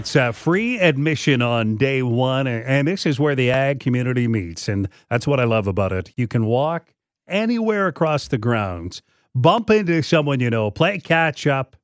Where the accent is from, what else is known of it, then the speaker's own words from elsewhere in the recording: Rosemont, Saskatchewan, Canada; I can remember as a kid growing up in Rosemont, going to Agribition, just loving it.